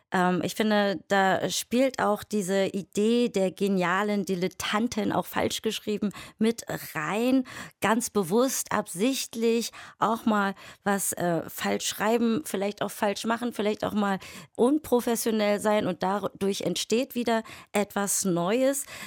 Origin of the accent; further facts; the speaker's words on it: Berlin, Germany; ich bin ja auch Berlinerin